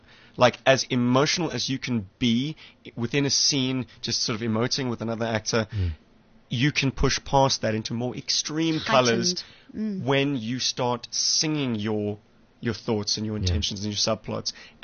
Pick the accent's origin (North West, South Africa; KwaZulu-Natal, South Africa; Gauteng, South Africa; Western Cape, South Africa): Western Cape, South Africa; Cape Town; Uh-huh. My hometown, baby.